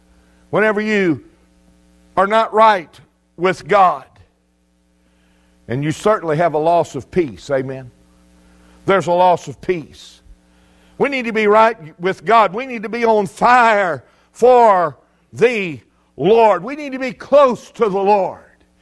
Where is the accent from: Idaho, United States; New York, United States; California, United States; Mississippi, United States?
Mississippi, United States; growing up on the Mississippi coast and being there close to New Orleans and Mobile and going to those places many times during my childhood